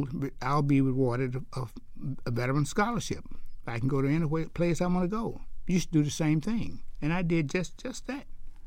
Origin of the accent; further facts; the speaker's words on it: Alabama, United States; years ago, as a boy growing up in Alabama or anywhere, we didn't really prepare for sports.